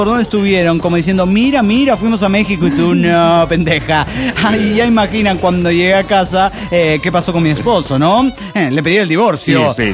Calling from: Nagoya, Aichi, Japan; de Nagoya, Japón.

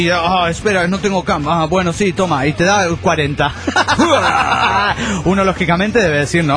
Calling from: Olavarría, Buenos Aires Province, Argentina; Soy la muchacha de Olavarría, Argentina.

